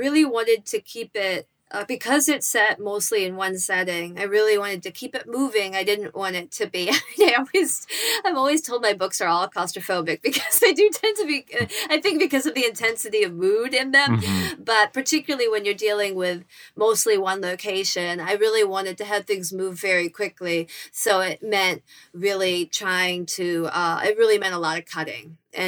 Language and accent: English; Midwest, United States; now in New York, United States; I'm from the Midwest and I grew up with a lot of men like that. And of course, they're everywhere. I live in New York now, and I know these men too.